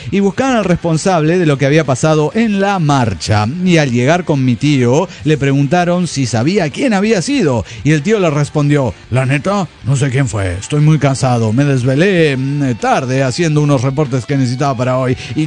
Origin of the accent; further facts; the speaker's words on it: El Salvador; now in United States; fue conmigo a El Salvador para Año Nuevo para conocer mi pueblo y mi familia.